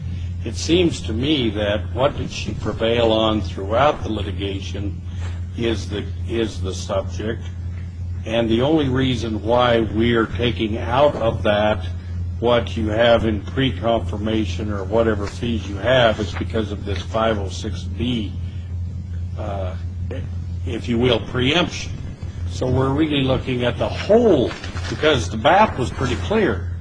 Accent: Idaho, United States; I'm the new guy, though. I'm from Idaho.

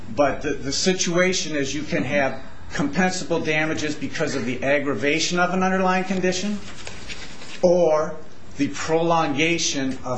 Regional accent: Detroit, Michigan, United States; I'm from the Detroit area, and flying out here last night, I was looking at this file

